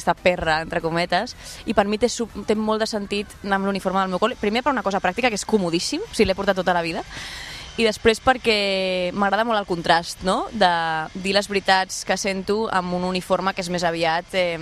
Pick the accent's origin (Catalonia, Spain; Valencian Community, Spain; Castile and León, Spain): Catalonia, Spain; Barcelona; ara estic una miqueta més cap a Gràcia, però realment Sant Gervasi és el meu barri on vaig néixer, la meva parella també, i on estem vivint.